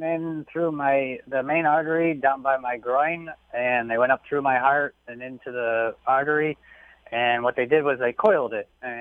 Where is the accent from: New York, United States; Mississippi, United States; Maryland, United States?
New York, United States; Saratoga Springs; I grew up in Saratoga Springs, New York, so the racetrack was a mile and a half, 2 miles from my house.